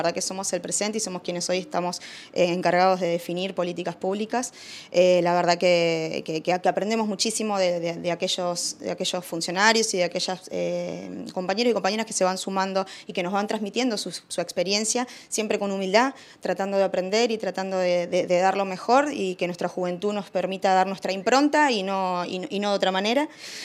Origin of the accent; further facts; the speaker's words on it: Río Gallegos, Santa Cruz, Argentina; Yo soy de acá, de Río Gallegos, nací y criada acá. Y la verdad que, bueno, uno tiene su arraigue familiar y sus raíces